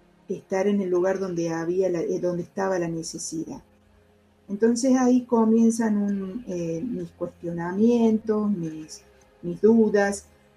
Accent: Arroyo Cabral, Córdoba, Argentina; ahí a mi pueblito, Arroyo Cabral, cerca de Villa María

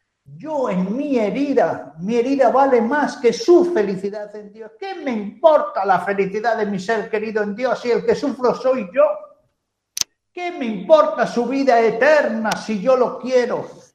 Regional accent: Galicia, Spain; Yo, que como soy gallego y soy un poco bruto

